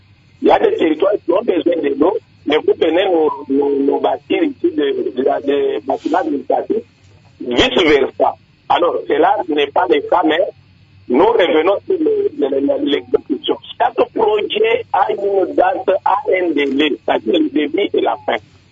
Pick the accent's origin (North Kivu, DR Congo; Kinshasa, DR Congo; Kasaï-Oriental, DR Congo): Kasaï-Oriental, DR Congo; C'est comme ici, chez nous, au Kasaï Oriental, je parle d'abord de mon territoire, le territoire de Tilene.